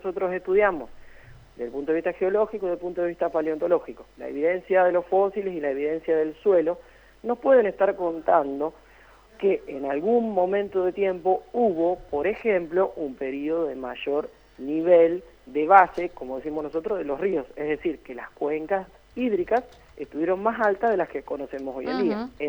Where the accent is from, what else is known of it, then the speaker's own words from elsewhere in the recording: Santa Fe, Argentina; Yo soy santafesino.